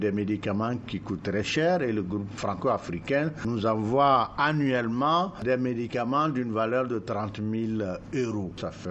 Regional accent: Mali; C'est le premier type de cancer chez nous au Mali et même en Afrique subsaharienne.

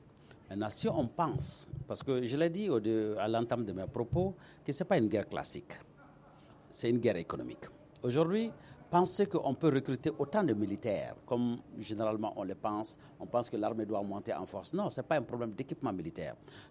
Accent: Mali; Il n'est pas obligé de nous accepter parce que nous sommes des Maliens.

